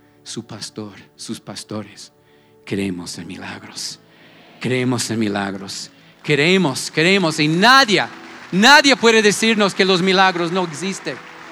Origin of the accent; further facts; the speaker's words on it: Pittsburgh, Pennsylvania, United States; born there; cuando yo era niño de 3 años, toda mi familia era católica. Estuvimos en Pensilvania, en Pittsburgh, donde yo nací.